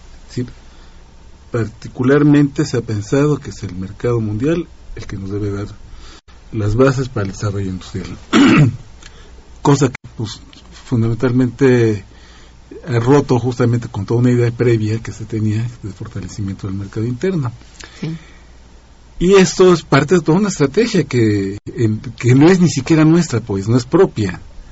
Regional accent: Mexico; nosotros como mexicanos

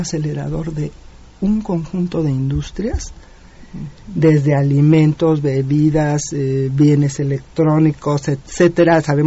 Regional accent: Mexico; forma parte de nuestro patrimonio en todos los sentidos, ¿no? Como mexicanos.

